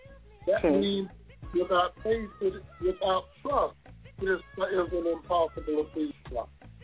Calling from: St. Cloud, Florida, United States; I'm calling from St. Cloud, Florida.

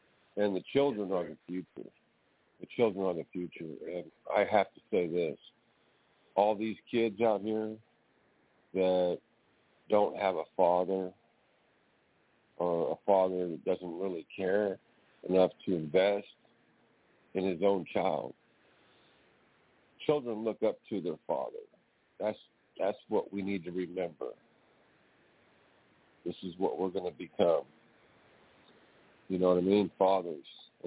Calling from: California, United States; I'm calling from California.

